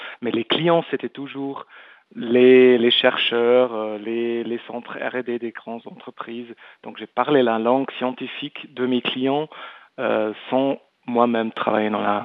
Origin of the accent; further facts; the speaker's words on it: Bern, Switzerland; moved away; J'ai fait l'école ici à Berne et j'ai quitté Berne en 94. J'avais dit j'y reviens plus jamais. Et puis en 2010, quand j'ai eu la possibilité de prendre une fonction à la Confédération, je suis rentré à Berne complètement.